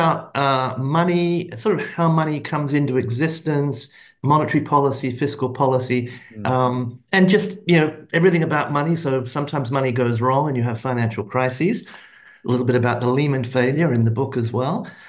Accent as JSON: {"language": "English", "country": "Australia", "also_born_or_lived": "Japan", "moved": "as an adult", "lives_now": "United States", "said": "So I had a hail originally from Australia. I'm Australian-American now."}